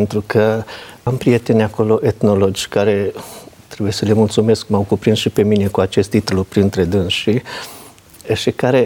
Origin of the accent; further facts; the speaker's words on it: Petroșani, Hunedoara County, Romania; moved away as an adult; am plecat din Petroșani abia la sfârșitul facultății, la repartiție.